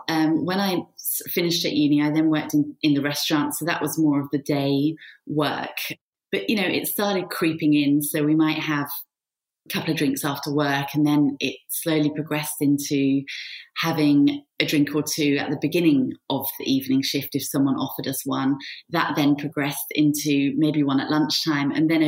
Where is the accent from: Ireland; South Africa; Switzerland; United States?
Switzerland; born or raised there; moved away; also born or lived in United Kingdom